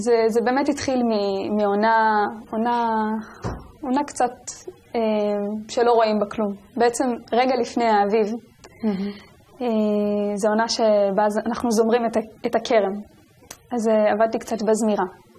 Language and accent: Hebrew; Motza, Jerusalem District, Israel; גדלתי במוצא, בבית של אמנים.